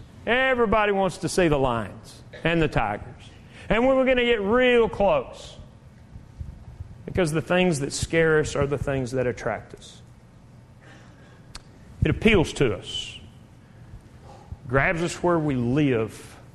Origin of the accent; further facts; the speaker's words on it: Lubbock, Texas, United States; I grew up in Lubbock, and not unlike here.